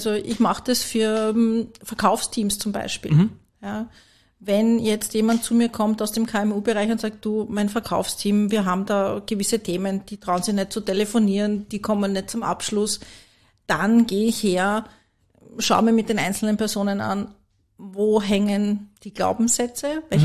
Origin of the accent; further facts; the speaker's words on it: Vienna, Austria; ich bin eine Urwienerin. Ich bin geboren und aufgewachsen